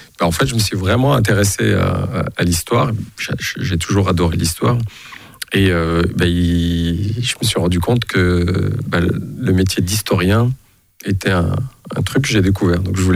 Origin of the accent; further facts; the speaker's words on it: Sancerre, Centre-Val de Loire, France; Parce que j'ai grandi à Sancerre.